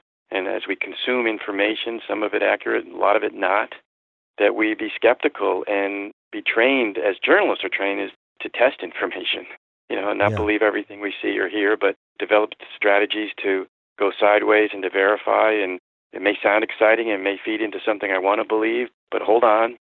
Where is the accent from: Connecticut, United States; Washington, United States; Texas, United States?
Connecticut, United States; I grew up in Connecticut, and the Globe was, you know, my dream place to work as a journalist.